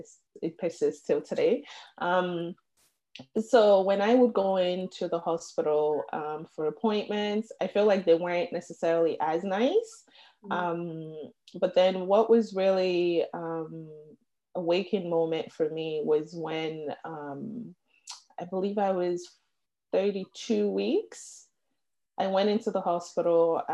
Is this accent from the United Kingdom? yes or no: no; Canada; I think it's been such a positive that I grew up in Canada, so I'm aware of my rights.